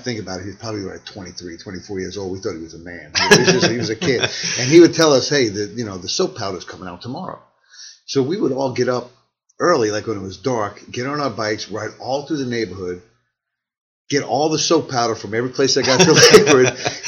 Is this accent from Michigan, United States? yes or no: no; Patchogue, New York, United States; I was telling somebody the other day where, you know, where I grew up in Patchogue, you know, years back